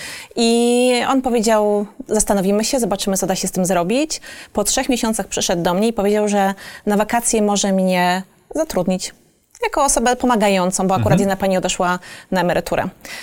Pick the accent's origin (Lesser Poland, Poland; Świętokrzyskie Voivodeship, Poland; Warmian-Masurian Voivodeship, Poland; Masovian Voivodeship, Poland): Świętokrzyskie Voivodeship, Poland; Kielce; zrobić z mojego rodzinnego miasta Kielce metropolię akademicką